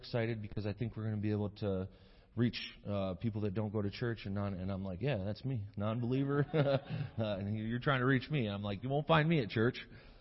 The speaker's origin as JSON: {"language": "English", "region": "Michigan", "country": "United States", "said": "And I was from Northern Michigan."}